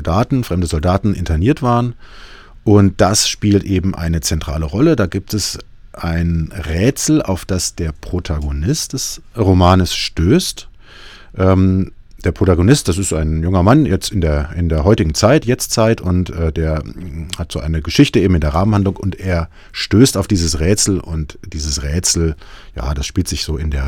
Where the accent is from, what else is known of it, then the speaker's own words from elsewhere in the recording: Kassel, Hesse, Germany; also ich selber bin Kasselaner und ich bin in Oberzweren aufgewachsen, also nicht in Niederzweren, aber in Oberzweren und nicht allzu weit von diesem Friedhof entfernt.